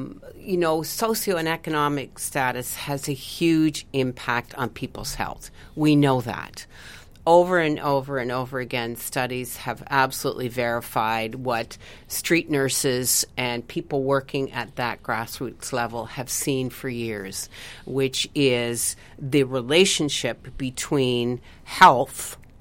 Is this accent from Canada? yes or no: yes; Ontario, Canada; I grew up in the Niagara Peninsula at a time when, you know, if the wind from Hamilton was blowing in a certain direction